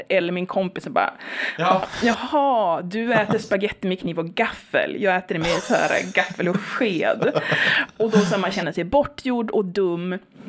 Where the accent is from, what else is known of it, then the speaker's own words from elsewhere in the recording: Umeå, Västerbotten County, Sweden; Alltså jag kommer från ett radhusområde i Umeå, och jag har som tänkt bara, jag är klassisk svensk medelklass.